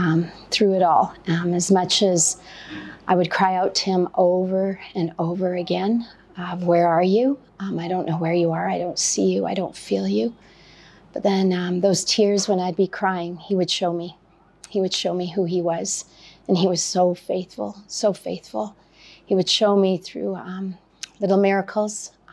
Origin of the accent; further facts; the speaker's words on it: Canada; I'm 58 years old. I'm from Canada.